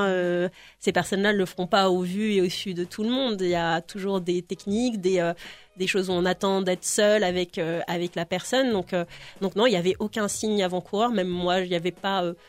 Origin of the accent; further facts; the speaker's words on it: Grigny, Île-de-France, France; j'ai grandi à Grigny dans le 91